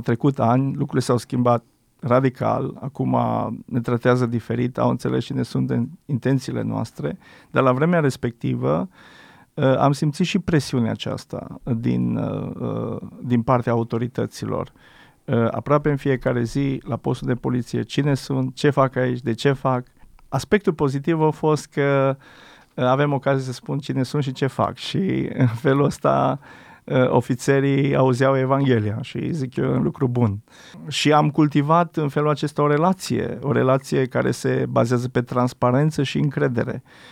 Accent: Alba County, Romania; în timp ce și orașul meu natal, în Alba, cam aceeași perioadă.

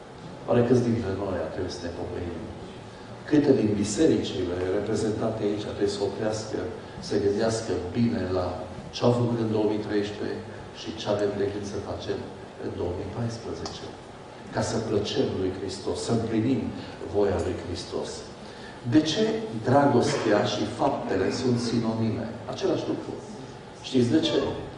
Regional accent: Romania; Noi românii avem șansa să împlinim această poruncă, pentru că suntem împrăștiați din Alaska până în sudul Australiei, dragii mei, toată lumea aceasta.

